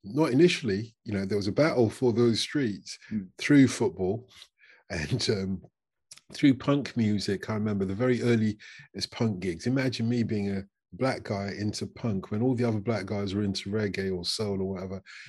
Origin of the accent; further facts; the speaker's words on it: Tottenham, London, United Kingdom; I grew up in Tottenham's not far, you know, it's like the East End of North London.